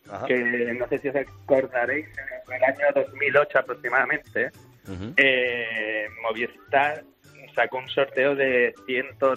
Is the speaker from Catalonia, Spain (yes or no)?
yes; Barcelona, Catalonia, Spain; y después me lo traje conduciendo, porque soy de Barcelona.